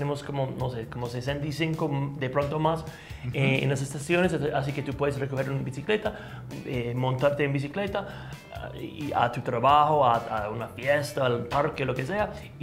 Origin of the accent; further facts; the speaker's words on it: New York, United States; Yo de Nueva York.